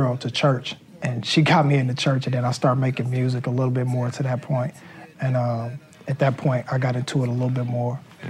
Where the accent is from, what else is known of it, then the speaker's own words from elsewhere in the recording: Indianapolis, Indiana, United States; also born or lived in Akron, Ohio; now in Los Angeles, United States; I was born in Akron, Ohio. I was raised in Indianapolis, Indiana, and currently I stay in Los Angeles, California.